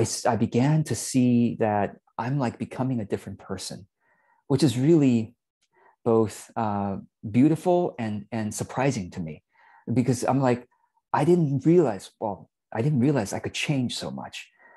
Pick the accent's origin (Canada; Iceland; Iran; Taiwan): Taiwan; English is a second language; now in United States; we immigrated to the US from Taiwan when I was just learning how to communicate, as a young adult.